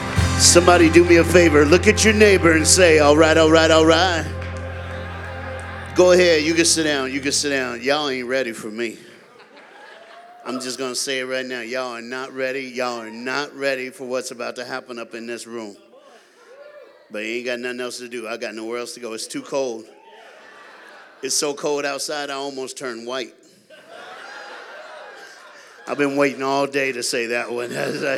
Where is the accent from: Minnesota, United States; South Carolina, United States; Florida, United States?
Florida, United States; I'm from South Florida, I'm black, and I'm a preacher. So you have a southern black preacher in the middle of Iowa.